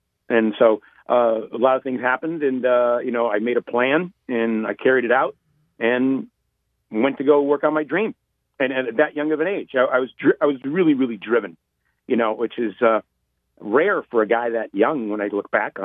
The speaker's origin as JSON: {"language": "English", "town": "Detroit", "region": "Michigan", "country": "United States", "lives_now": "California, United States", "said": "no, I actually live in California, but I'm from Detroit."}